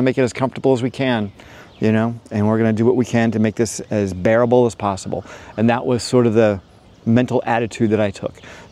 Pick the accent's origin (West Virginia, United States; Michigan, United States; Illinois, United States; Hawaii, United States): Hawaii, United States; because I grew up in Hawaii, the contrast of going back there and kind of going to all my old haunts as a kid, playing at the beach